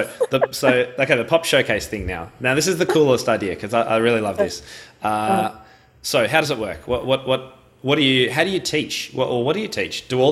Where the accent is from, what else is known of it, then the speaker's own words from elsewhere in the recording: Australia; Being an Aussie, I don't know what that means.